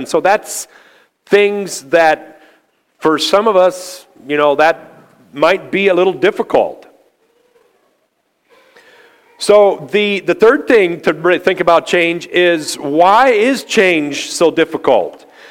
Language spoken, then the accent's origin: English; Canada; born there; I was born in Canada and I remember going back visiting my grandpa